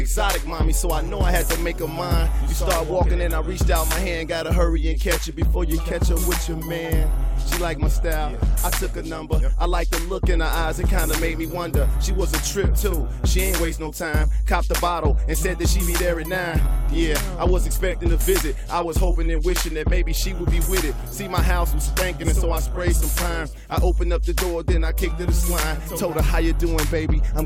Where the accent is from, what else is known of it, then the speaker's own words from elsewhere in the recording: Detroit, Michigan, United States; I'm a comedian, man. I'm from Detroit, Michigan. Shout out Detroit, Michigan.